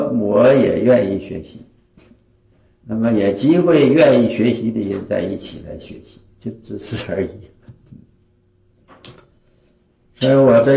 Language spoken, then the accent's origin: Chinese; China; 我们中国人呢，我们华严佛教的习惯的用语就是禅师嘛